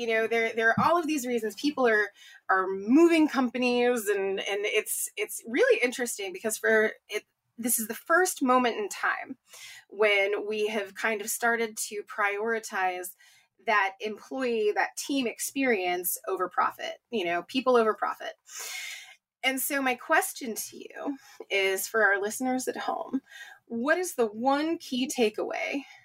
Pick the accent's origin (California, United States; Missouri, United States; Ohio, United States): Missouri, United States; St. Louis; We'll be recording it soon for St. Louis, my hometown.